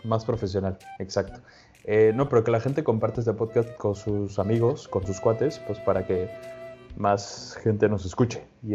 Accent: Monterrey, Nuevo León, Mexico; Yo le voy a los norteños de Monterrey porque yo soy de Monterrey.

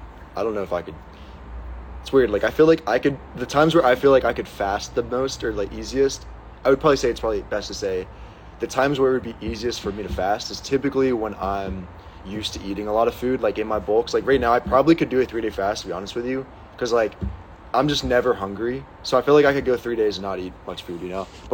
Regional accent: Pittsburgh, Pennsylvania, United States; I am from Pittsburgh

